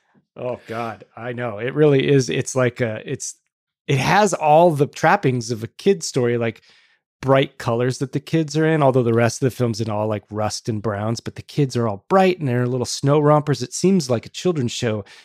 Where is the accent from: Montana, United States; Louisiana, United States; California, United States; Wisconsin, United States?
California, United States; I'm from Southern California and we have these mid-century public schools that are the red brick